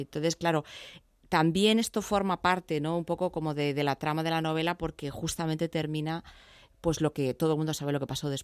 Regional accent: Madrid, Community of Madrid, Spain; yo soy madrileña

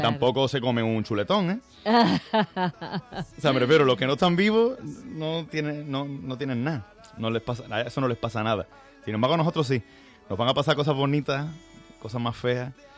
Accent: Málaga, Andalusia, Spain; now in Madrid, Spain; porque Madrid al final es mi ciudad, por más que yo soy de Málaga, pero yo llevo aquí viviendo... No sé, yo creo que ya va para 16, 17 años que vivo aquí

